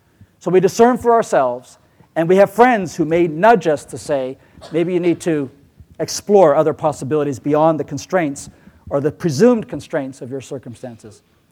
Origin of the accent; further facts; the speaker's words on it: Ecuador; I grew up in Ecuador in South America.